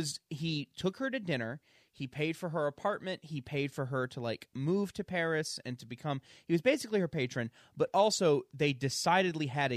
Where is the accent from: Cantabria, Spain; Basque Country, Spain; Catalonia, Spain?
Catalonia, Spain; Barcelona; I am from Barcelona.